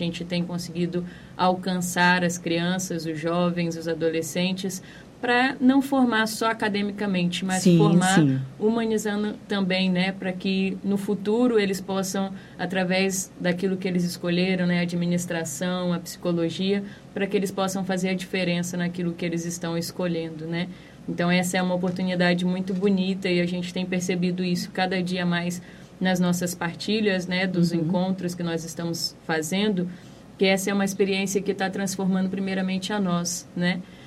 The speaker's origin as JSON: {"language": "Portuguese", "town": "Campos dos Goytacazes", "region": "Rio de Janeiro", "country": "Brazil", "said": "Não, eu sou do estado do Rio de Janeiro."}